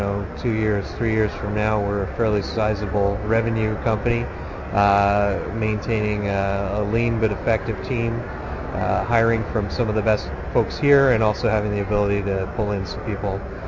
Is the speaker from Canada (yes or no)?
yes; Canada; But the advantages about being Canadian are we have this weird ability, pathological ability, to focus and get stuff done